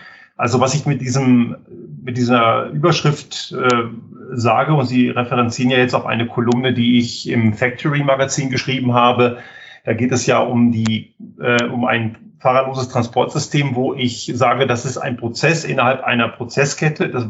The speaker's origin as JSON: {"language": "German", "town": "Göttingen", "region": "Lower Saxony", "country": "Germany", "tie": "born or raised there", "lives_now": "Tyrol, Austria", "said": "Also ich sitze hier zwar physisch in Tirol, aber man hört an meinem Dialekt, dass es kein österreichischer Dialekt ist. Ich bin in Göttingen aufgewachsen. Bin dort mal zur Welt gekommen von Eltern, die aus dem damaligen Jugoslawien nach Deutschland gekommen sind."}